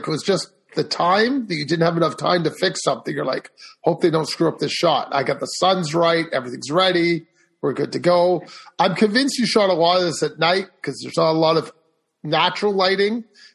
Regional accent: Canada; which makes me happy being Canadian.

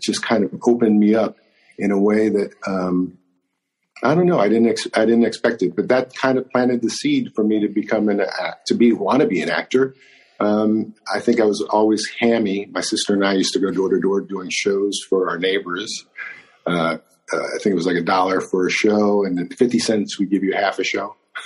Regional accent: Philadelphia, Pennsylvania, United States; Growing up in Philadelphia

